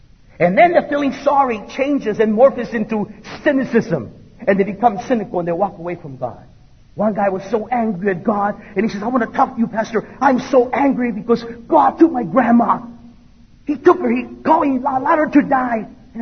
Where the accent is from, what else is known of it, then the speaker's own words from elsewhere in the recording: Los Angeles, California, United States; And yes, I'm from East LA.